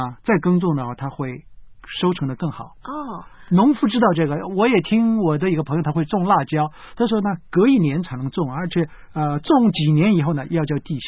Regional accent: China; 我们中国人的大节期有什么

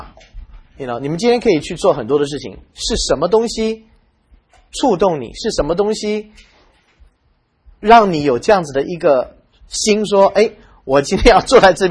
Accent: China; 你知道我们中国人去一个好的餐馆，我们就很自然的会去告诉别人说

